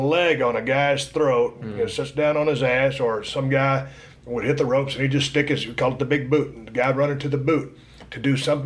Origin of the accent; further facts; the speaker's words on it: Victoria, Texas, United States; also born or lived in Austin; I was born in Austin, Texas.